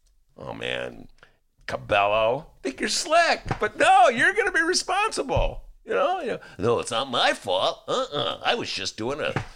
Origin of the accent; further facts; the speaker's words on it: Gary, Indiana, United States; I grew up in Gary.